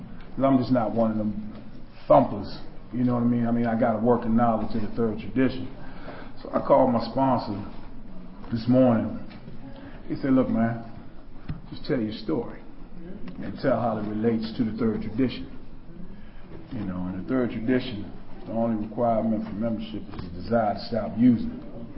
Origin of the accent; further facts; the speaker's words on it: Washington, District of Columbia, United States; because I'm from Washington, D.C., but couldn't get clean in Washington, D.C.